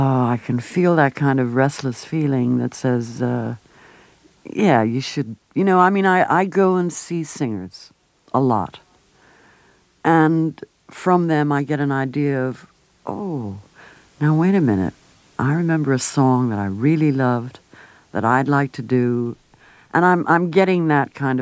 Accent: Beverly Hills, California, United States; and I was raised in Beverly Hills in L.A.

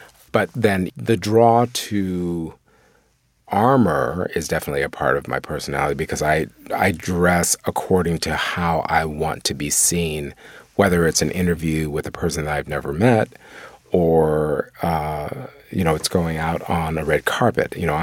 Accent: Akron, Ohio, United States; growing up in Akron, and, you know, Akron, it has its racist moments, areas

